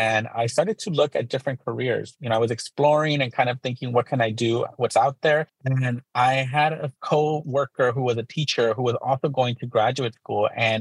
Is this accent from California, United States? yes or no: yes; Los Angeles, California, United States; Yes, I'm originally from Los Angeles, born and raised into a very religious, conservative home. My parents are both immigrants from Mexico and Guatemala